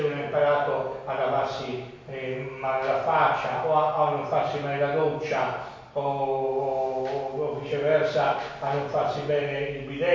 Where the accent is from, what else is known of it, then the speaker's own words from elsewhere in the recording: Sassari, Sardinia, Italy; born there; posso raccontare che sono nato a Sassari ed è vero.